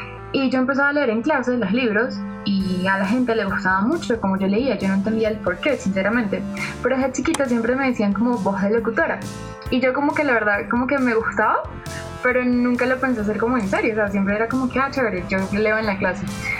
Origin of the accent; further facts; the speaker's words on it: Venezuela; por ser venezolana, por esa interculturalidad del programa y para compartir un poquito mi experiencia